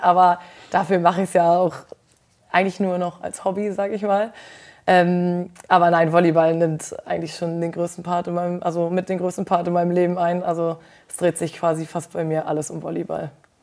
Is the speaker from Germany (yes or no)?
yes; Lohne, Lower Saxony, Germany; now in Osnabrück, Germany; ich bin ein kleines Mädchen vom Dorf, wohne auf dem Bauernhof. Ja, ich komme aus Lohne und studiere ich Agrar in Osnabrück